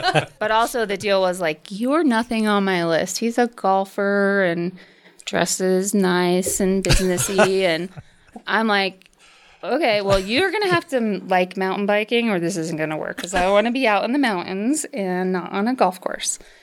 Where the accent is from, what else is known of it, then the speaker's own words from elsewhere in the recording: Colorado Springs, Colorado, United States; I grew up in Colorado Springs.